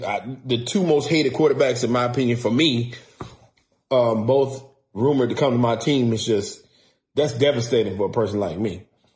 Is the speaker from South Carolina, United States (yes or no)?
yes; Rock Hill, South Carolina, United States; I thought that this was an amazing thing for my hometown. It was an amazing thing for my city, for my state, for both states.